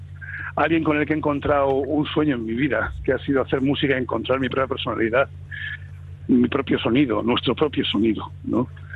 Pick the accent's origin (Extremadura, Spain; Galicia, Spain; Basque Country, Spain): Basque Country, Spain; Bilbao; es que encima soy de Bilbao